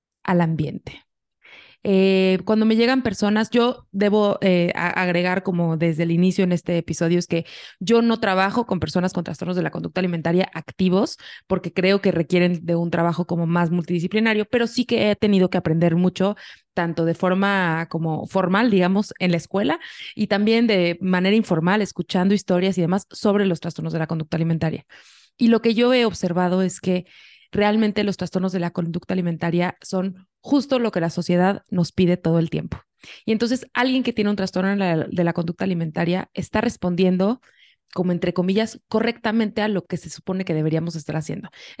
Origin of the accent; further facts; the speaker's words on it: Mexico; Yo soy mexicana, vivo en la Ciudad de México, tengo 27 años cuando estamos grabando esto